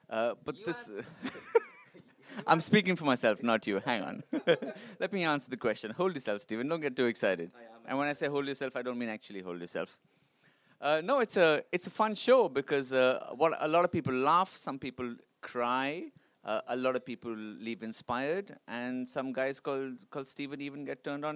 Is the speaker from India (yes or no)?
yes; India; I come from India.